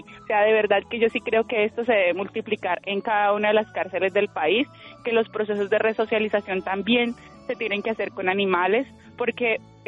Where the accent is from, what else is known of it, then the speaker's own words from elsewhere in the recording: Ibagué, Tolima, Colombia; Yo soy de aquí, de Ibagué, Tolima. Mi mamá es de una comunidad indígena, entonces tengo ese amor por la naturaleza desde mis raíces.